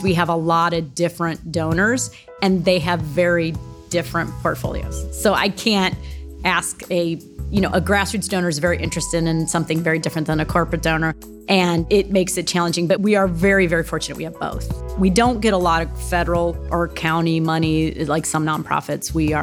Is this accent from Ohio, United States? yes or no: yes; Akron, Ohio, United States; I have not always lived in Columbus. I grew up in Akron, Ohio, and went to IU, Indiana University, for undergrad.